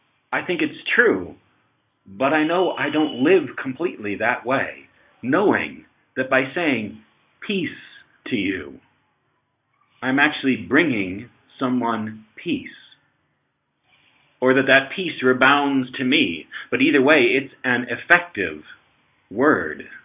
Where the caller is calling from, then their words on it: Kathmandu, Bagmati, Nepal; I'm calling from Nepal, Kathmandu